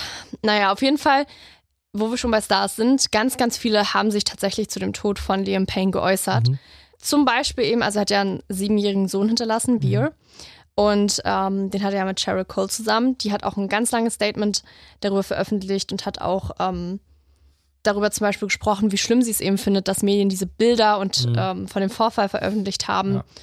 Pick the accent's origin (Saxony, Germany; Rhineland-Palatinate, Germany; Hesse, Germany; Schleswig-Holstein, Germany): Saxony, Germany; Auch hier bei uns in Sachsen gab es welche, habe ich gesehen.